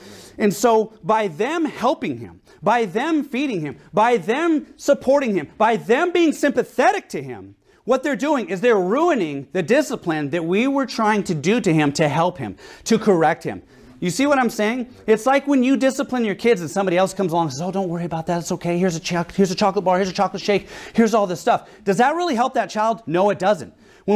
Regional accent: Seattle, Washington, United States; We're from the Seattle, Washington area, right? We used to live about an hour from Seattle

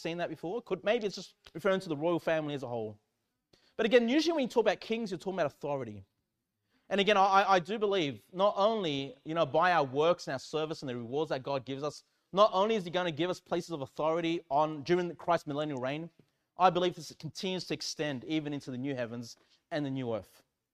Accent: Australia; ethnically, I'm a Chilean, South American. But I'm really Australian. Like, I think of myself as Aussie. As Aussie as it gets.

